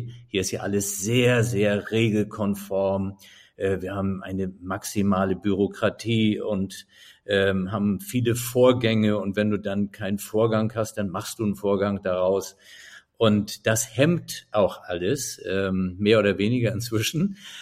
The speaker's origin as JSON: {"language": "German", "town": "Flensburg", "region": "Schleswig-Holstein", "country": "Germany", "said": "Ich komme ja nun wirklich aus Norddeutschland. Es geht nicht nördlicher, Flensburg an der dänischen Grenze."}